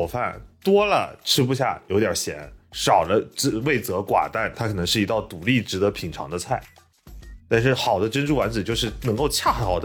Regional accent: Fuzhou, Fujian, China; 小时候在福州有一个非常多的连锁便当店

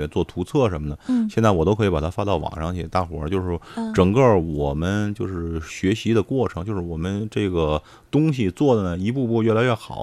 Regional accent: Tianjin, China; 现在天津正处于在灾难之中，其实这种玉石有的时候也能反映出来我们天津人的一些个特性

